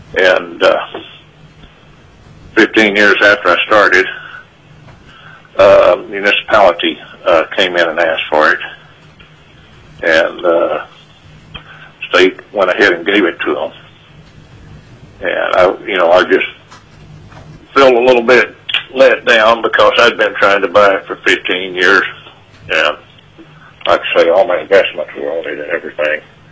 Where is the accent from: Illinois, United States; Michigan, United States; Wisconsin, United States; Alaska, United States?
Alaska, United States; Anchorage; Yes, I'm from Anchorage. I had to fly for a meeting today. I'm from Anchorage.